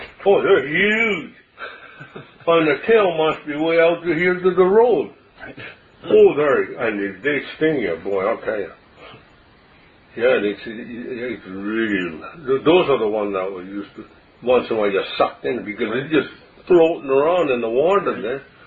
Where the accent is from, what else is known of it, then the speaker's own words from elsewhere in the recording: Canada; And we tell them we're not. We're Canadian.